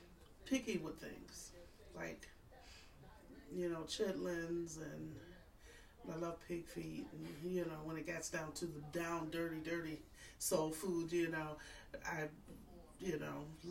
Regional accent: Saginaw, Michigan, United States; now in Madison, United States; Saginaw, Michigan.

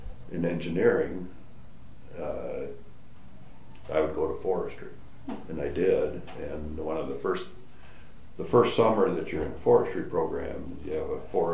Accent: Iowa, United States; And I grew up in Iowa, and farming was what I liked.

